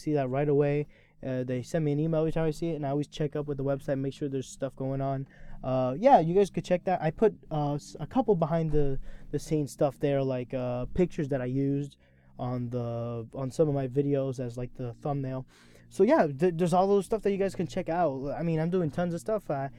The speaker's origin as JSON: {"language": "English", "region": "New Jersey", "country": "United States", "tie": "born there", "said": "well, I was born in New Jersey. And they're like, whoa, yeah, I can kind of tell with your voice."}